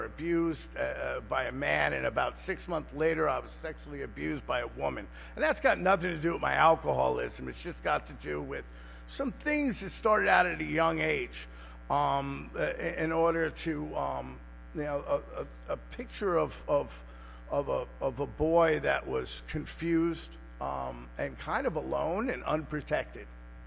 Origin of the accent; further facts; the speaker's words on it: New York, United States; So growing up in New York was one thing.